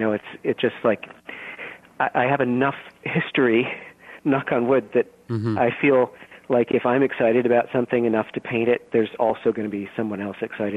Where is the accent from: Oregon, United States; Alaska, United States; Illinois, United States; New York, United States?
New York, United States; New Paltz; I'm from New Paltz, New York, originally, and I do little shows up there.